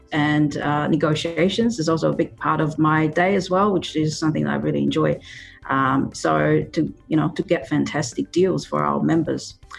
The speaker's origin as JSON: {"language": "English", "country": "China", "tie": "born or raised there", "second_language": "English", "moved": "yes", "said": "Yeah, schooling in China. So like all the parents, they wanted the best for the children, and mine was no exception."}